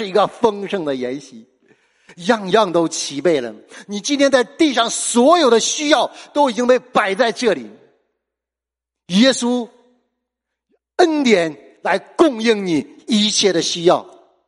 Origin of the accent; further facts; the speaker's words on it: China; 像我们中国人特别喜欢吃，我们逢年过节一定要摆一大桌子的席，对不对？